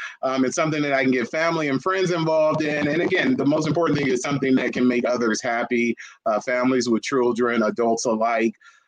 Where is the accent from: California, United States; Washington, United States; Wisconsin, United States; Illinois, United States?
California, United States; now in Stockton, United States; So a little bit about me. I am from the Bay Area. My wife, Angela, and I moved here in the late 90s. Set roots here in Stockton.